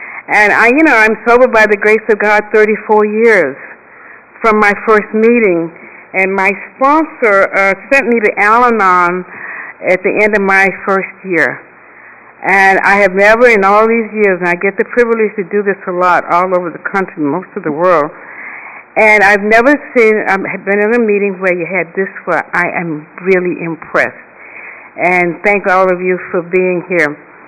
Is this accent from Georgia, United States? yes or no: yes; Atlanta, Georgia, United States; born there; And they were born in Bainbridge, Georgia, and I was born in Atlanta.